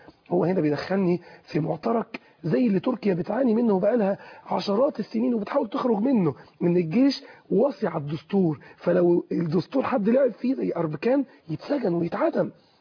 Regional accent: Mansoura, Dakahlia, Egypt; عندنا في المنصوره انا كلمت الاخوه برضو في المنصوره

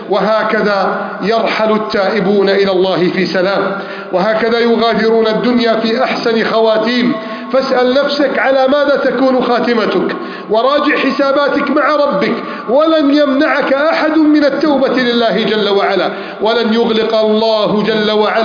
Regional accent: Egypt; بلدنا مصر

